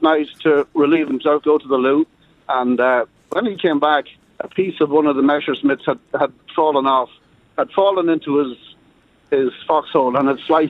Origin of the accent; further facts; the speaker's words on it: Ireland; And went up and shake his hand, told him I was from Ireland.